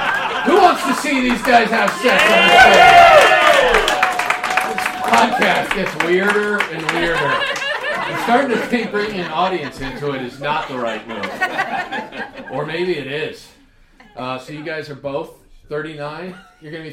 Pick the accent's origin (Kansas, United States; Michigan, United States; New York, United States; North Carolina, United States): Kansas, United States; When I was growing up in Kansas, we just went to every concert.